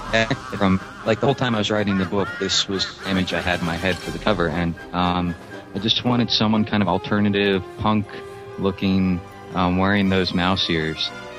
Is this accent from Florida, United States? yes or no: yes; Clearwater, Florida, United States; Yep, that's right.